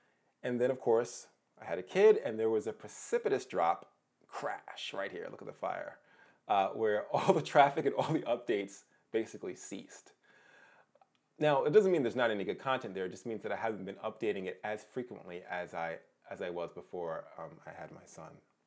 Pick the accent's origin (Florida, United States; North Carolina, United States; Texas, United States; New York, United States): New York, United States; Long Island; also born or lived in South Carolina; I actually was born and raised on Long Island in New York. And no, that's not New York City